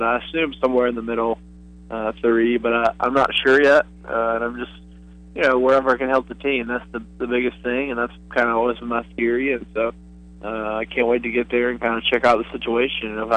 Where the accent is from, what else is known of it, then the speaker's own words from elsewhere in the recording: Memphis, Tennessee, United States; I'm from Memphis, so